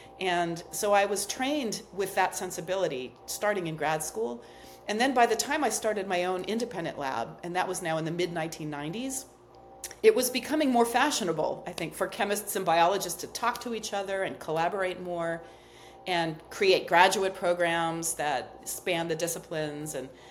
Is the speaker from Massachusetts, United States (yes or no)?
yes; Massachusetts, United States; moved away as an adult; So, you know, I'm from Massachusetts, and when I was looking for a graduate program, I focused entirely on the San Francisco Bay Area